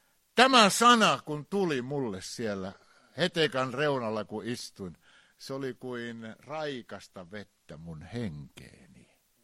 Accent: Ostrobothnia, Finland; niin kuin meillä Pohjanmaalla sanotaan, eikö?

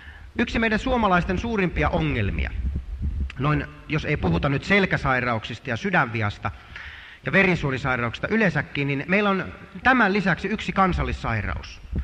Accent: Savo, Finland; meillä Savossa oli vähän sellainen kuvio, että muistan kun minullekin nuorena poikana

